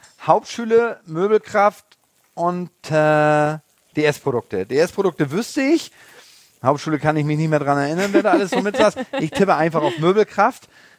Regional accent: Wahlstedt, Schleswig-Holstein, Germany; du weißt, dass ich aus Wahlstedt komme. Ich weiß gar nicht, ob das irgendwo drin steht oder so, aber das, man sagt immer der Segeberger. Ich bin aber in Wahlstedt groß geworden.

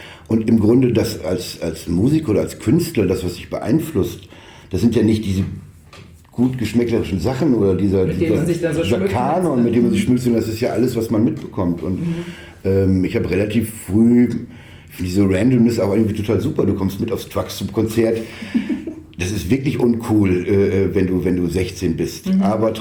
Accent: Saerbeck, North Rhine-Westphalia, Germany; born there; now in Hamburg, Germany; ich bin in Saarbeck geboren und dann bin ich mit Anfang 20 zu Hause ausgezogen, nach Münster gezogen, habe Zivildienst gemacht, in Bands gespielt und bin erst mit 2000 bin ich nach Hamburg gezogen dann.

